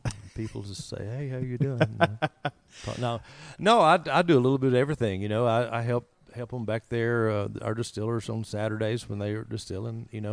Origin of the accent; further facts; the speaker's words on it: Blairsville, Georgia, United States; Yeah, I grew up right here in Blairsville, Georgia, actually about 2 miles from here.